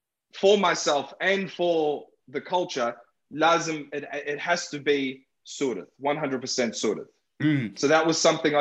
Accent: Baghdad, Baghdad Governorate, Iraq; Arabic is a second language; أنا من بغداد بس مطيلي تم مكن عربي بعد مكن لي سورة مكن إنجليزي

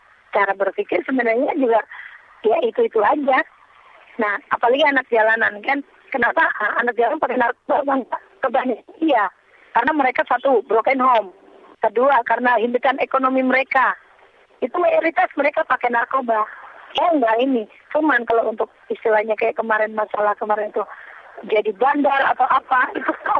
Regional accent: Jakarta, Indonesia; karena kita dari kecil saya tuh di Jakarta, Jadi pengetahuan saya taunya di Jakarta.

